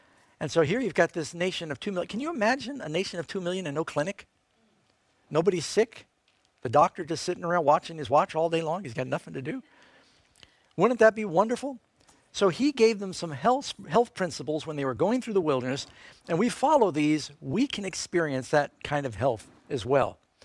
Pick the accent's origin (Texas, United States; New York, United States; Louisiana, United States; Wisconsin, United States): New York, United States; New York City; born or raised there